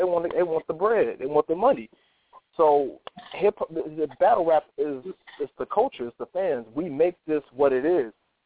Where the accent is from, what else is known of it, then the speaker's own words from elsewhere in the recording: Chicago, Illinois, United States; I'm from Chicago.